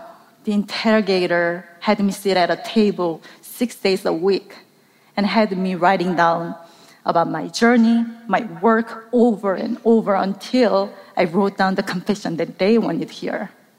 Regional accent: South Korea; English is a second language; I grew up in South Korea. To us, North Korea was always the enemy, even before I was born.

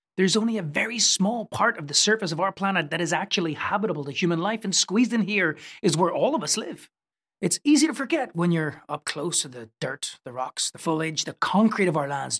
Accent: Northern Ireland, United Kingdom; where I was growing up in Northern Ireland

